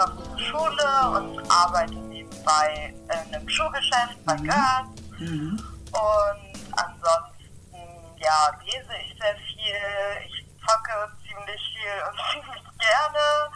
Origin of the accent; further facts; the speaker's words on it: Lübeck, Schleswig-Holstein, Germany; Und da waren wir in einem Forum in Neustadt, das ist bei mir in der Nähe, ich komme ja aus Lübeck.